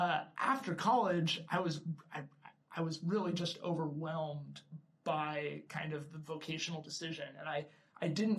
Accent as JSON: {"language": "English", "town": "Daytona Beach", "region": "Florida", "country": "United States", "tie": "born or raised there", "said": "I used to drive back and forth between my hometown of Daytona Beach and Gainesville, Florida, where UF is, every weekend."}